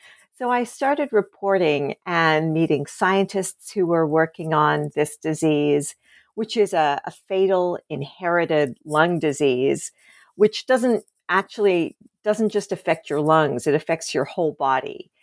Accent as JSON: {"language": "English", "country": "Australia", "tie": "born or raised there", "said": "when I grew up in Australia"}